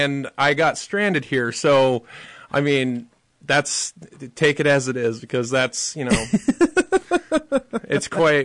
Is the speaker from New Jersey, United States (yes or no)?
no; Jerome, Idaho, United States; now in Haines, United States; I'm originally from southern Idaho in a small town called Jerome, Idaho, and I came up here on a vacation long time ago.